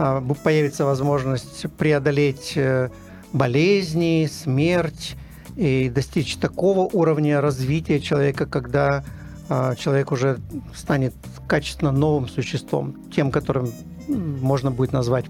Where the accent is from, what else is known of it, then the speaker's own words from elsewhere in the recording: United Kingdom; Russian is a second language; в той стране, откуда я приехал, из Объединенного Королевства